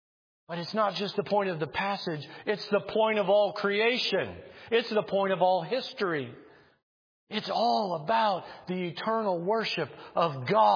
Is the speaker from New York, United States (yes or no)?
no; Missouri, United States; I'm from Missouri originally, so I got to attend the Kansas City Chiefs football game in Arrowhead Stadium